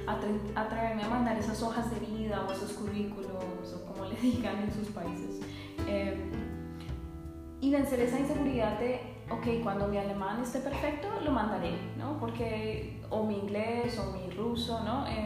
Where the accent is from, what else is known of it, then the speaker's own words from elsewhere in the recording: Bogotá, Colombia; moved away; salí de Bogotá, una ciudad de, en esa época eran 7 millones de habitantes, y me mudé a un pueblo muy pequeño, que yo creo que tendría máximo 100 mil habitantes